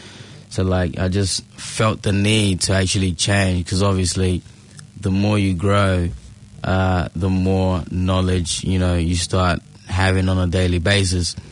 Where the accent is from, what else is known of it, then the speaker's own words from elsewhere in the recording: Nigeria; moved away; Born and bred in Nigeria, came here 2006.